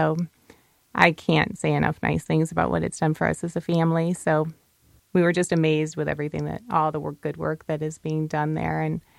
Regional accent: Midwest, United States; Well, I have to say I'm from the Midwest

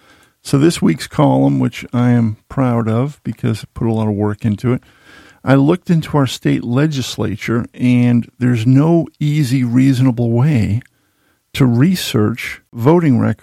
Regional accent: Needham, Massachusetts, United States; I grew up in Needham, a little suburb of Boston.

